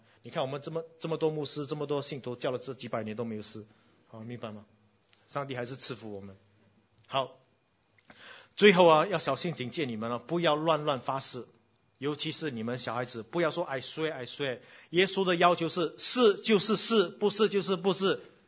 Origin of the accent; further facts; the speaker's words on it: Singapore; 我们新加坡人有英文